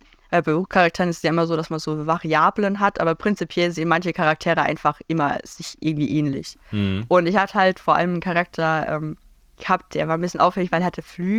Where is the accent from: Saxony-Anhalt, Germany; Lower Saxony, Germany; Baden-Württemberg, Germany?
Baden-Württemberg, Germany; Also ich komme aus Baden-Württemberg oder so